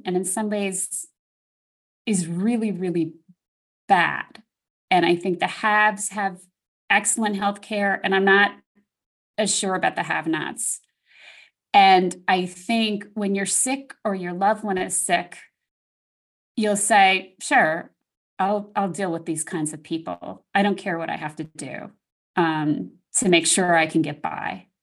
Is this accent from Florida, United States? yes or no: no; Brooklyn, New York, United States; And like, I was from New York, you know, in Brooklyn. And I get here and people are like